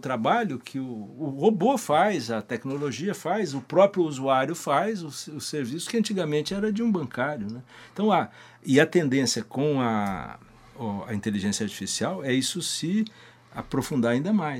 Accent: Londrina, Paraná, Brazil; Nós que somos aqui de Londrina, podemos nos lembrar

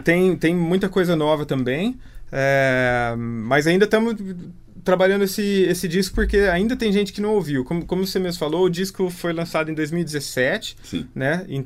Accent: Brazil; Mas mesmo que tenha essa raiz meio europeia, assim, eu sou brasileiro, né, cara? Nascido e criado aqui com a malícia de brasileiro, né?

